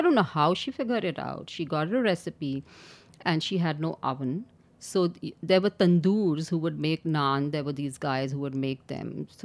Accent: Karachi, Sindh, Pakistan; So I was born and raised in Karachi, you know, my education was in one of the best British schools over there.

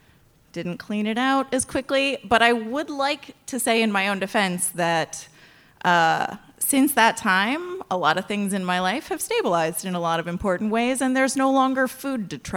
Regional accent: Michigan, United States; It's a band from Michigan. It's a band from Michigan? Which is my home state as well.

